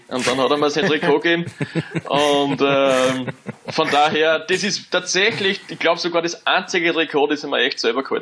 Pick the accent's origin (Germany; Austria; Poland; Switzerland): Austria